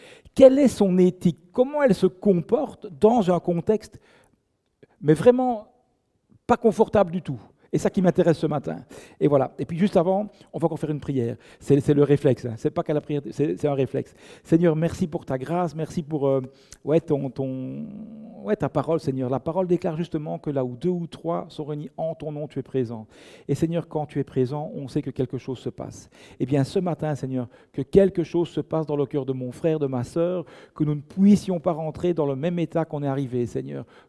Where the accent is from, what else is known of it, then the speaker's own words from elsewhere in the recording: Belgium; je suis belge.